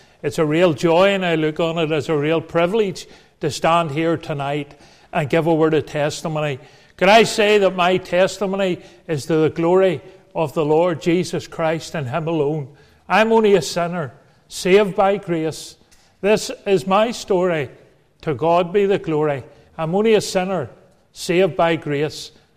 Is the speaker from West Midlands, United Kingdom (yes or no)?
no; Belfast, Northern Ireland, United Kingdom; I'm a townie. I was brought up in Belfast in a place called Donegal Pass.